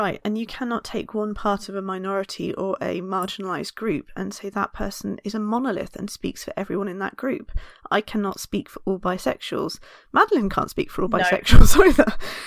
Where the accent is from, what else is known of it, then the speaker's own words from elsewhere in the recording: England, United Kingdom; accent: Irish; Or someone who grew up Irish in England during that time.